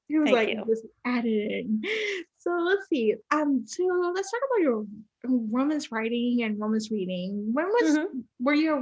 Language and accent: English; Puerto Rico; I too wrote fan fiction, but I'm from Puerto Rico, so my fan fiction was